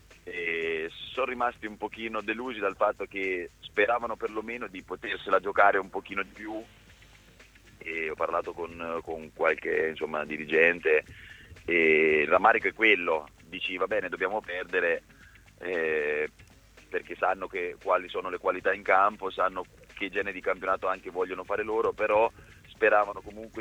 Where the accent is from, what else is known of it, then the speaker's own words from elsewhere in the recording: Marche, Italy; Io che sono marchigiano conosco il valore, conosco la piazza, conosco la gente